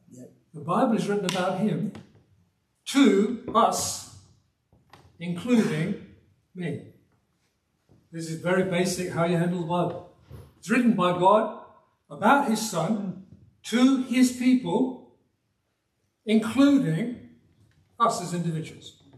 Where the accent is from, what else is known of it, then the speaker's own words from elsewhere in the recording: Birmingham, West Midlands, United Kingdom; accent: Birmingham; also born or lived in Yorkshire / London; when I grew up in the Black Country, the West Midlands, we didn't just have a Birmingham accent where I grew up. I'm from Birmingham, you know. I really did speak like that once. Having spent 2 years in Yorkshire and then 3 years in the East End